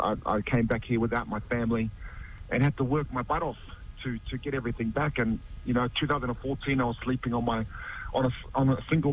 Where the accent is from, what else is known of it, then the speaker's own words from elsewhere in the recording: Mangere, Auckland, New Zealand; It's I grew up in Mangere.